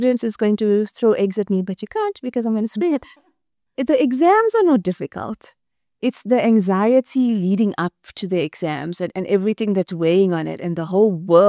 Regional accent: Chatsworth, KwaZulu-Natal, South Africa; I grew up in Chatsworth. It's an Indian township south of Durban.

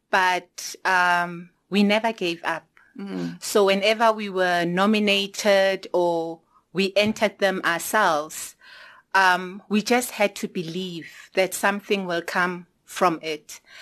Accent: Free State, South Africa; I grew up in the Free State. I was born in Kroonstad.

